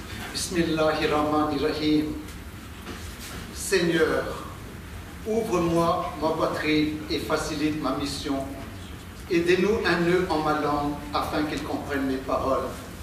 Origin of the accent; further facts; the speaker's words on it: France; écoutez, vous me surprenez parce que chez nous en France